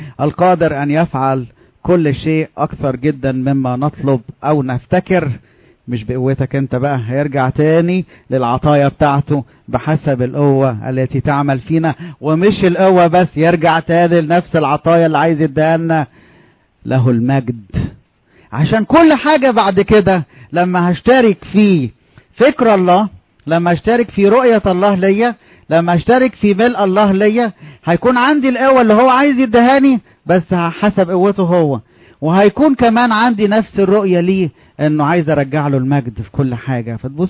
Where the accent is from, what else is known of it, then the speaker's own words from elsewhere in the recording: Upper Egypt, Egypt; عندنا في الصعيد انا لما قلت المثل ده الناس عملوا لي ايه؟